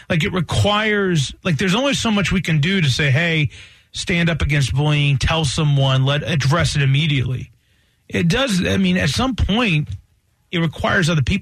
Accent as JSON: {"language": "English", "region": "the South", "country": "United States", "tie": "born or raised there", "said": "growing up in the South, I had my hands on, like, rifles at a pretty young age because you would use that for hunting"}